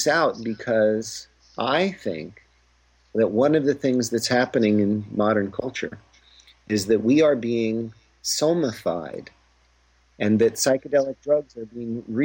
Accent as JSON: {"language": "English", "town": "Boston", "region": "Massachusetts", "country": "United States", "tie": "born or raised there", "said": "I was born in Boston. I was kind of raised in the shadow of these Revolutionary War monuments"}